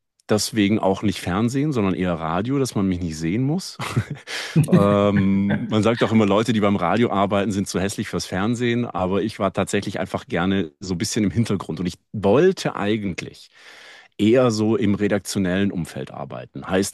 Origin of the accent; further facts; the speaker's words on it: Baden-Württemberg, Germany; wir kommen ja beiden aus dem Schwabeländle